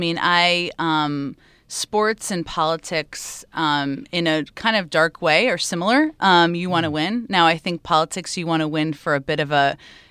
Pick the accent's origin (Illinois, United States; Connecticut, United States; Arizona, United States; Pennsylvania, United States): Connecticut, United States; Yes, the deep red state of Connecticut that I grew up in. So I grew up in Connecticut.